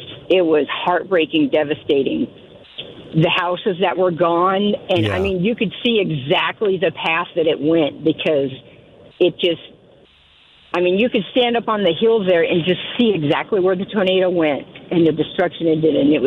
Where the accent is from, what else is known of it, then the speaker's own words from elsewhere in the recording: Kansas, United States; now in Puyallup, United States; Oh, yes. I grew up on Sonic because I grew up in southeast Kansas, and we grew up on Sonic.